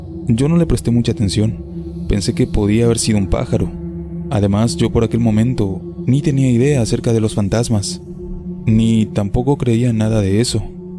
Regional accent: Santa Cruz de Juventino Rosas, Guanajuato, Mexico; Soy de Santa Cruz de Juventino Rosas, que está en el estado de Guanajuato. Es un lugar con muchas historias de brujas.

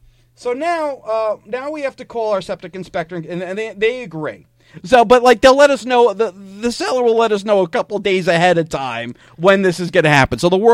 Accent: New Jersey, United States; You and I wouldn't know because we grew up in New Jersey, and they're not even legal in New Jersey.

